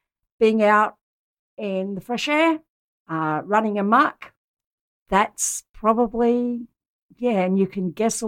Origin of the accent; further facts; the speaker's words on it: South Australia, Australia; I'm actually originally from South Australia, in country, South Australia. Actually, I went back there a couple of weeks ago. Nothing really has changed much in the country town that I grew up in.